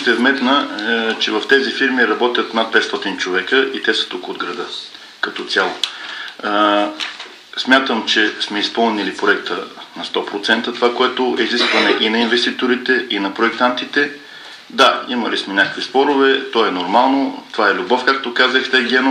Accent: Vratsa, Vratsa Province, Bulgaria; още повече като врачанин и съответно моите колеги

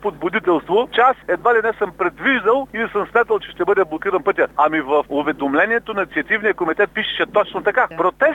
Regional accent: Ribnovo, Blagoevgrad Province, Bulgaria; born there; Аз съм роден в Рибново, от 3000 души, живеещи в Рибново, половината ми са родини.

